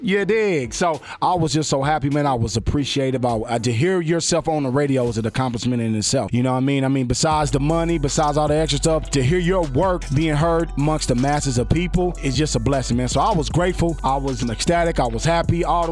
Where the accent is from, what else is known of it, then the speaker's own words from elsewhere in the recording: Kansas City, United States; Born and raised, man. I'm from Kansas City. Born and raised. Born bred here.